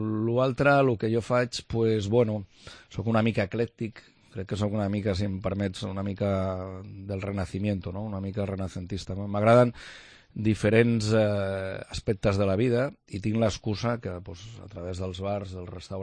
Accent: Barcelona, Catalonia, Spain; en el meu barri a Sant Andreu del Palomar, jo anava a la bodega davant de casa a Cantarafa

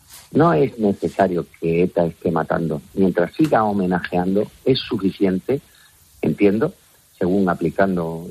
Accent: Legutiano, Basque Country, Spain; born there; municipios como Legutiano, en donde asesinaron a un guardia civil, de donde yo soy, digamos, donde yo nací

